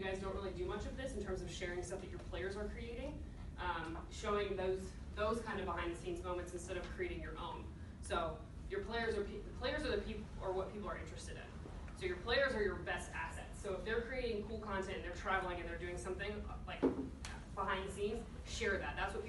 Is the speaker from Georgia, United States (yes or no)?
yes; Atlanta, Georgia, United States; I'm from Atlanta, so it's been a rough go at things.